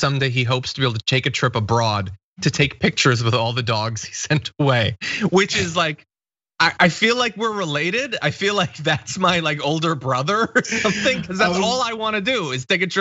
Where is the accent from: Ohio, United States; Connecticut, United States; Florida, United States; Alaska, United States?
Connecticut, United States; Also, credit to Connecticut for legalizing marijuana this week. My hometown, or home state.